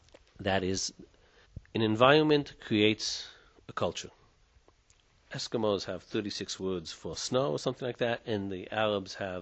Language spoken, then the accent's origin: English; United States; born there; even though I was born in the States, and my parents came from my parents came from the States also, but their parents came from Eastern Europe.